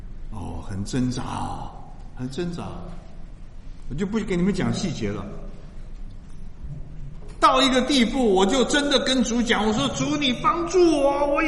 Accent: China; 谁说我们中国人是一盘散沙？

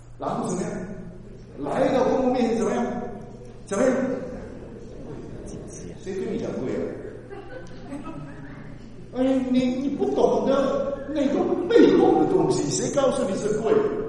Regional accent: Malaysia; moved away as an adult; 我从马来西亚，我生在马来西亚，长在马来西亚，我18岁就离开了马来西亚，一直到现在没回去，啊，所以我在外面漂流了50年，啊，将近50年。但是我知道我的祖国是中国，我知道我的祖籍福建省宁津。

